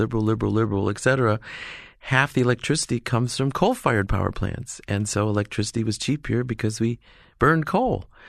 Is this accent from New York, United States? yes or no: yes; Watertown, New York, United States; And so that city near where I grew up in Northern New York, Watertown, New York, 25,000 people, now has a bus system.